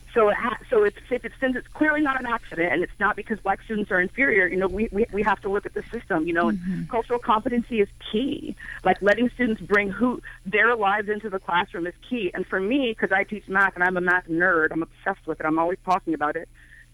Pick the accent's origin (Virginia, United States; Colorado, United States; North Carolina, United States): Virginia, United States; Virginia Beach; now in Portland, United States; I'm not from Portland. I've been here 10 years. I'm from the South. I'm from Virginia Beach, Virginia, heavily military, it's heavily military.